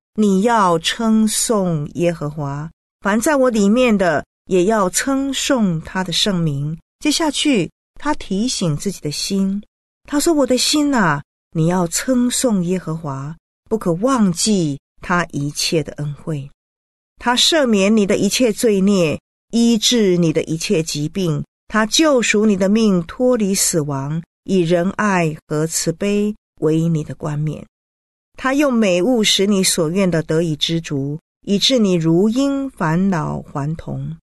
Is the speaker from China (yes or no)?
yes; China; 也就是我们中国人所说的日月如梭，不是吗？